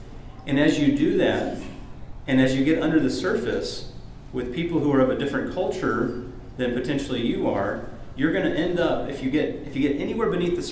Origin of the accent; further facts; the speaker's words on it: Bible Belt, United States; I know we're not quite in the Bible Belt here in Florida, but I grew up in the Bible Belt